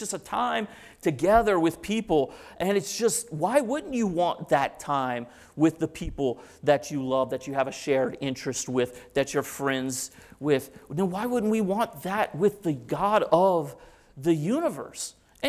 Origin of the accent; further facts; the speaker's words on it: the South, United States; Look, football season's about to kick off. I'm from the South.